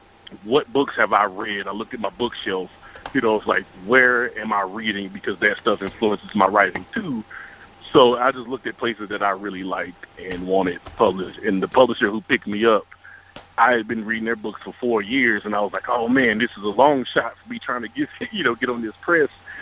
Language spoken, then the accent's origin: English; West Virginia, United States; Usually if I tell people I'm from West Virginia, they say, oh, I've been to Richmond before.